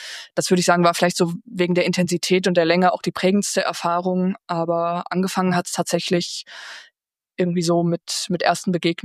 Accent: North Rhine-Westphalia, Germany; Ich komme ja auch aus Lippe

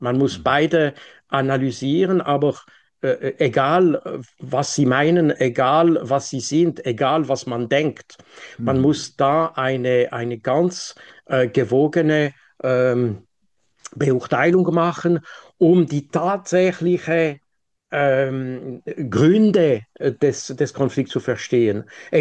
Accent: Switzerland; Ich bin kein Russe, ich bin kein Ukrainer, ich bin Schweizer.

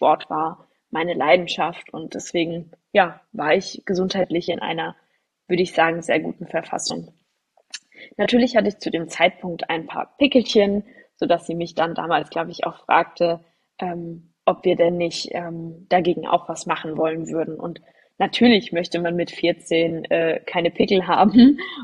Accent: Hesse, Germany; ich komme aus der Nähe von Frankfurt, bin inzwischen 30 Jahre alt

